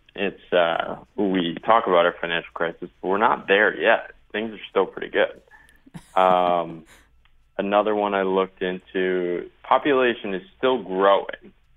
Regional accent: Connecticut, United States; So as background, I grew up, born and raised in Connecticut, went to the University of Connecticut.

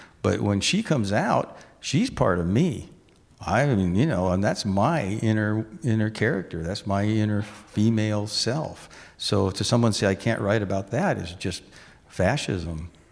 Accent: Seaside, Oregon, United States; And because I came from Seaside, which was 15 miles south of Astoria, we had the Seaside Signal.

